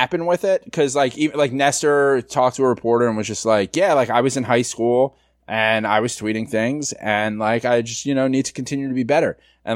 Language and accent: English; New York City, New York, United States; I grew up in the Bronx, Dominicans, Puerto Ricans. They say it all the time that way.